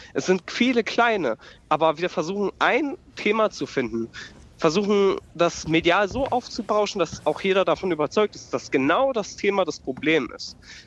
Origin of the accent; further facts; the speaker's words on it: Brandenburg, Germany; Liegt vielleicht auch an der Region, in der ich lebe. Ich komme aus dem Spreewald. Wir haben einen vergleichsweise niedrigen Migrationsanteil.